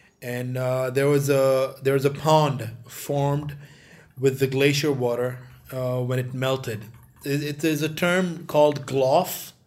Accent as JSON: {"language": "English", "country": "Pakistan", "said": "So this is like firsthand climate change side effect, which I experienced as a Pakistani in Pakistan."}